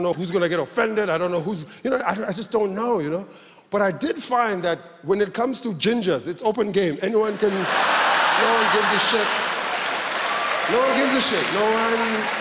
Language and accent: English; Taiwan; Oh, I'm not Japanese. I'm from Taiwan.